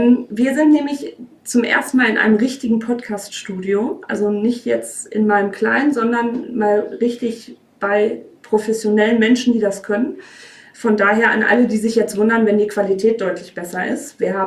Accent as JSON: {"language": "German", "region": "North Rhine-Westphalia", "country": "Germany", "said": "aus dem wunderschönen Sauerland, meiner Heimat."}